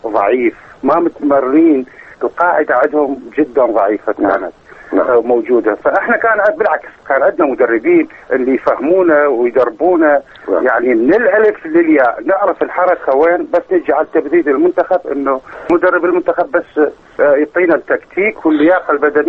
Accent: Iraq; moved away; انا سنة 91

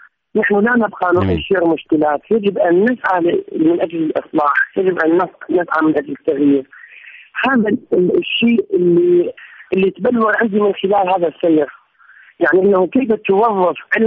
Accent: Iraq; born there; انا مواليد 87، يعني انا من ولدت كانت اكو في العراق حرب

